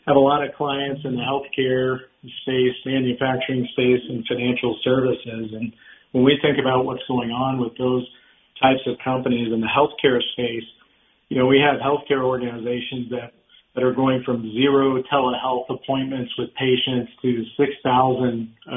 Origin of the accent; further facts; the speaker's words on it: Florida, United States; I grew up in Florida.